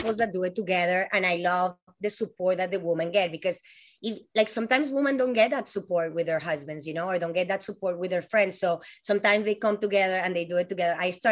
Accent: Colombia; English is a second language; moved away as an adult; now in United States; I'm from Colombia, this girl that moved here, 18 years old.

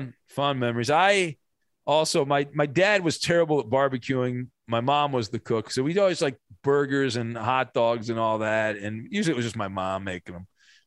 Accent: California, United States; because I grew up in Orange County, and she'd take us to Disneyland

